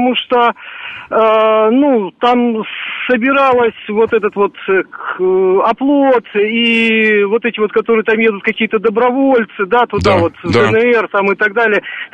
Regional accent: Kyiv, Ukraine; Дайте мне... С Киева.

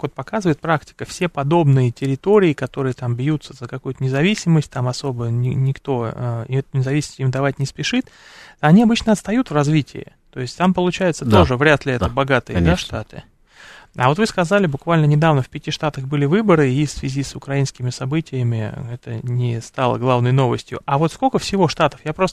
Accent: Russia; Они говорят, вы откуда? Мы говорим, мы с России.

